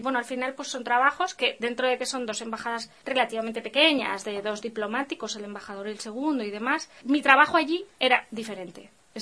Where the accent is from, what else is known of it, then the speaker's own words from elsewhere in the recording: Tarragona, Catalonia, Spain; Pero bueno, yo nací en Tarragona y sí que suelo, obviamente, pues habiendo nacido en Tarragona, pues siempre digo que soy de Tarragona, que es de donde me siento, pero sí tengo ese componente balear y andaluz también.